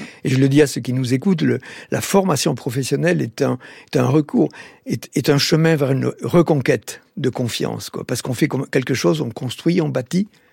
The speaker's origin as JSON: {"language": "French", "town": "Vielmur", "region": "Occitanie", "country": "France", "tie": "born or raised there", "said": "je rêvais de faire des expéditions quand j'étais petit dans le Tarn à Vielmur, quoi, hein, où il n'y a pas des montagnes, il n'y a rien."}